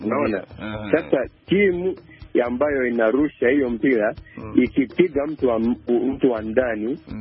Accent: Uganda; Tumetoka Uganda cheza sport, tumetoka Uganda

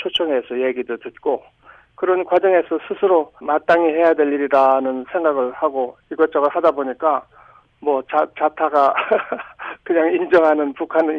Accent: South Korea; 전 남한 출신입니다.

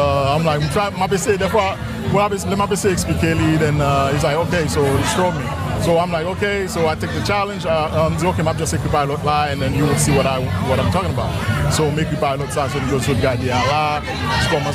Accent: Cité Soleil, Ouest, Haiti; now in United States; J'ai grandi dans la Cité Soleil, so, c'est là que je fais études, etc. dans Saint-Vincent de Paul

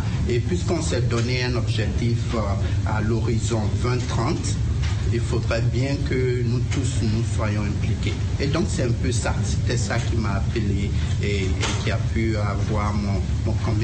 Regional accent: Côte d’Ivoire; Le pays dont je viens, je suis ivoirien d'origine

